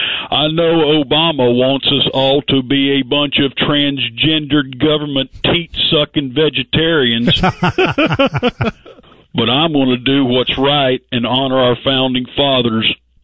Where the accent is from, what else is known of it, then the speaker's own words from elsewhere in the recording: United States; And I am one American who honored our fallen with prayer, reflection, grilling, and good old-fashioned drinking.